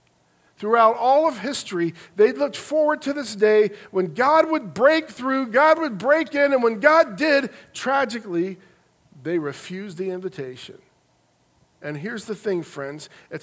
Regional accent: Piqua, Ohio, United States; When I was still in college, living in my hometown of Piqua, I lived at home while I went through college.

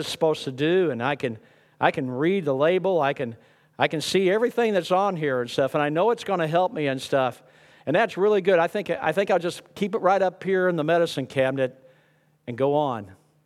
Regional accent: Missouri, United States; I grew up in Missouri, and we had a 1,200-acre farm. I had 5 miles of riverfront on the Gasconade River

